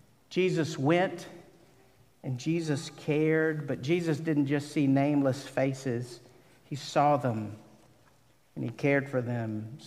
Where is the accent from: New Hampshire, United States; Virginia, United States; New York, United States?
Virginia, United States; Altavista; I grew up in the South, a little town called Alta Vista. And in the South, when we want to refer to everyone, we say, "all y'all."